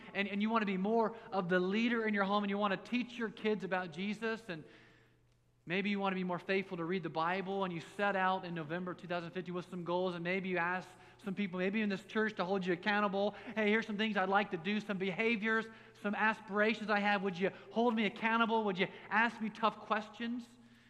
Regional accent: United States; No, I know one language, which means I'm an American is what I'm called.

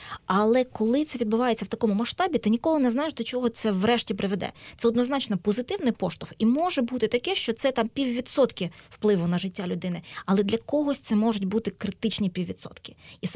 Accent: Luhansk, Luhansk Oblast, Ukraine; Ukrainian is a second language; для мене, як для людини, яка взагалі-то народилася в Севастополі, виховувалася по світах і закінчувала середню школу в Луганську

